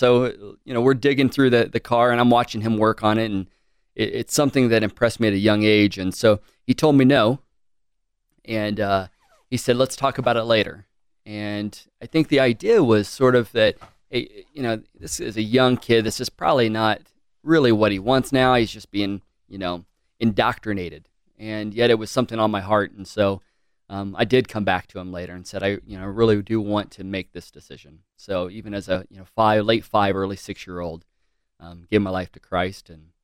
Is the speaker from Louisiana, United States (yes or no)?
no; Fort Worth, Texas, United States; also born or lived in Dallas / Houston; I was born in Fort Worth, Texas, but was raised